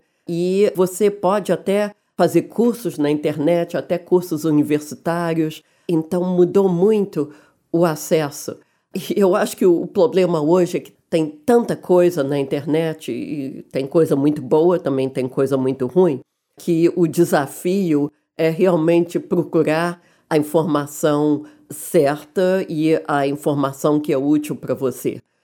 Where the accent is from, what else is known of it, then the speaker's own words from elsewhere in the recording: Brazil; Quando eu era criança aqui no Brasil, tinha muita dificuldade em conseguir livros e informações.